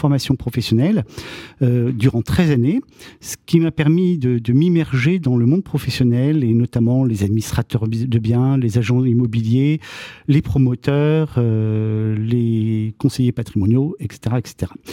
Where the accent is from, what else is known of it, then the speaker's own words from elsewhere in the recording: Lyon, Auvergne-Rhône-Alpes, France; Je suis lyonnais et lyonnais d'origine et très attaché à cette ville.